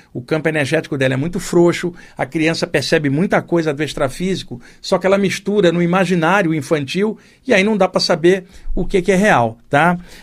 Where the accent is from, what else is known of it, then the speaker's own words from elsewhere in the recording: Rio de Janeiro, Brazil; now in São Paulo, Brazil; lá no Rio de Janeiro, onde eu cresci, existe uma expressão para isso